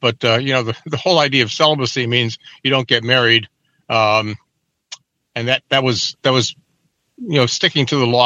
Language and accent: English; Chicago, Illinois, United States; Yeah, we're a typical Northwest Side Polish-German family. Grew up, around Portage Park, actually right across the street from Chopin Park.